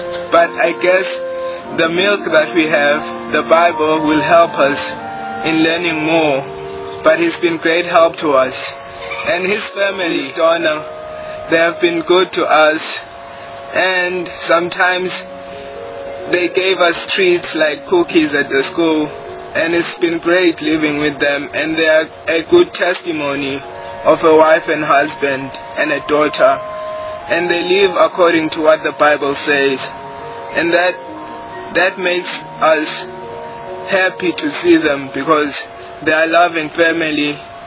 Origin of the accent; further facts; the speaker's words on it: Eswatini; I'm from Swaziland, the Kingdom of Swaziland.